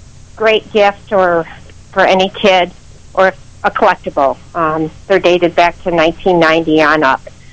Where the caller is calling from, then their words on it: Perry, New York, United States; I'm calling from Perry, New York